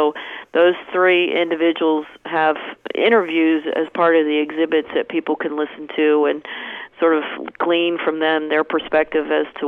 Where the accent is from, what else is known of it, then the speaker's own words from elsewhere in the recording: East Coast, United States; now in California, United States; Well, I grew up on the East Coast, and I went to Maine and got a forestry degree